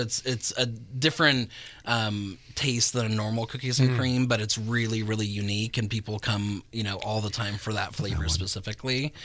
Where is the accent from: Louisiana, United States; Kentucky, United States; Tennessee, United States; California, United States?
California, United States; Healdsburg; Yeah, I was born and raised in Healdsburg. Okay. So I'm very local, small town boy.